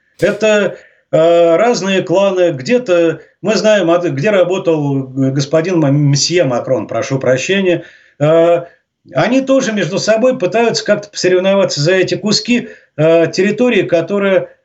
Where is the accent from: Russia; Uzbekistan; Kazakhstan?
Russia; Moscow; Я москвич коренной, я так получилось, что мимо этого памятника в школу ездил, я на Пушкинской площади учился.